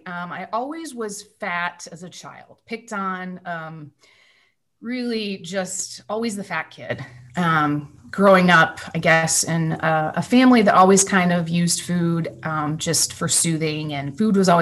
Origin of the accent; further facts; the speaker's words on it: Michigan, United States; born there; now in Virginia, United States; I was born in Michigan, but live in Virginia.